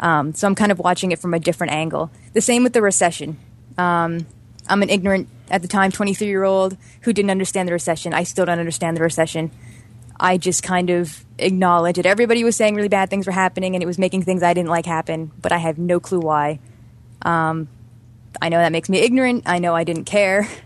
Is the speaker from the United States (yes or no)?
no; Canada; For me, distribution is a lot different as a Canadian than what you guys go through.